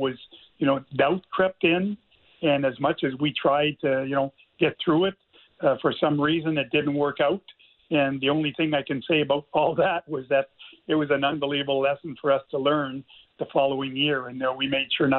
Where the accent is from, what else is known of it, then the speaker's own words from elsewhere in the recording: Canada; being a Canadian, I'm hoping that Edmonton can pull this off here